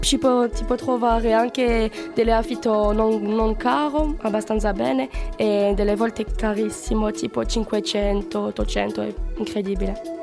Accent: France; Italian is a second language; now in Cagliari, Italy; Vengo dalla Francia.

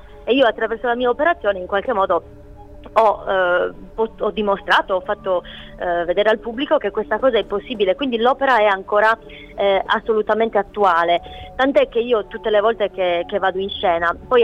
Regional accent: Elmas, Sardinia, Italy; preferisco restare a Elmas, perché io sono di Elmas.

